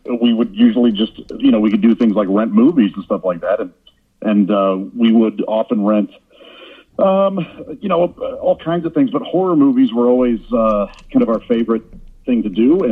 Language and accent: English; St. Louis, Missouri, United States; I grew up in St. Louis, Missouri with 3 brothers